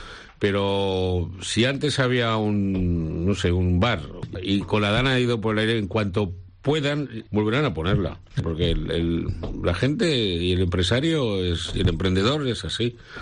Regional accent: Spain; en España, como somos latinos y de carácter caliente

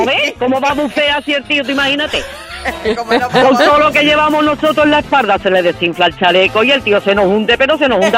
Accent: Cádiz, Andalusia, Spain; pues yo soy de Cádiz, aunque ya no vivo en Cádiz hace muchísimo tiempo

